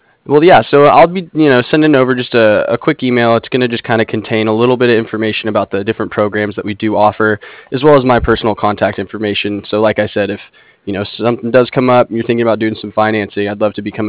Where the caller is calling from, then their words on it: San Diego, California, United States; I'm calling from San Diego.